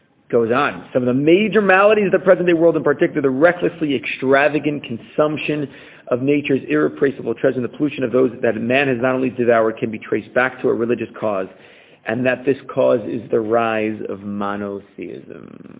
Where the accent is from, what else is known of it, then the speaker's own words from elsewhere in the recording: Texas, United States; listen, I'm from Texas. I like a big, mean steak every single day.